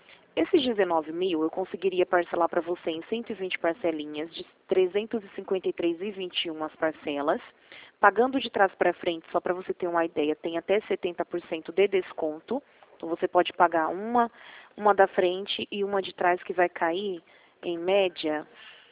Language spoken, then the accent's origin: Portuguese; Rio Claro, São Paulo, Brazil; Eu sou daqui de Rio Claro mesmo.